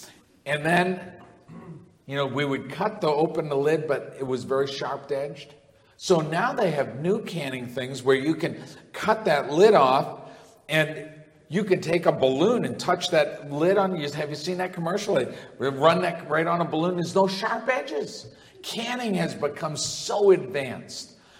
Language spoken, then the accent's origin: English; Massachusetts, United States; oftentimes people in our community and where I grew up in Massachusetts, when you heard the word saints, you never thought of Christians.